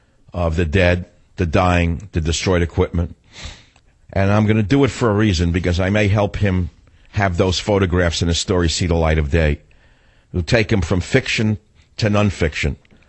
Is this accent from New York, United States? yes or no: yes; New York, United States; But I'm different. I'm a New Yorker.